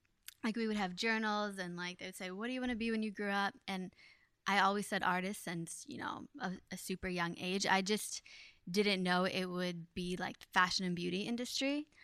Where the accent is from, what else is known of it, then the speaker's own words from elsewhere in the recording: Ohio, United States; So I like growing up in Ohio because it wasn't so busy.